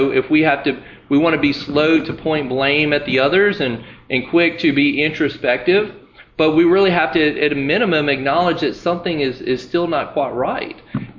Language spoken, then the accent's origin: English; Pumpkin Center, Louisiana, United States; I grew up in Pumpkin Center. You know, my parents were raised in Metairie